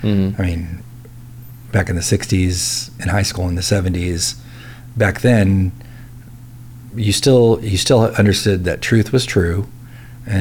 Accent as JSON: {"language": "English", "region": "California", "country": "United States", "said": "What's impacting even mathematics, like in my home state of California?"}